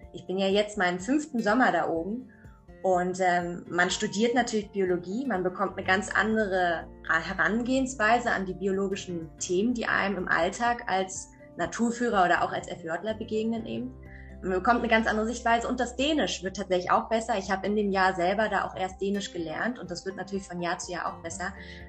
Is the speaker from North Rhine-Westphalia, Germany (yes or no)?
no; Berlin, Germany; ich komme ursprünglich eigentlich aus Berlin, also ich bin ein typisches Großstadtkind